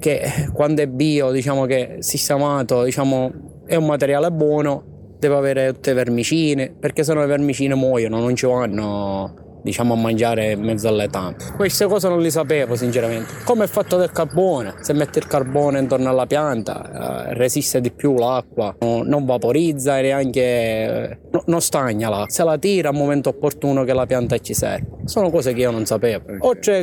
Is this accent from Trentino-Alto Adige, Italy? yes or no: no; Camporeale, Sicily, Italy; Da Campo Reale, provincia Palermo, Sicilia.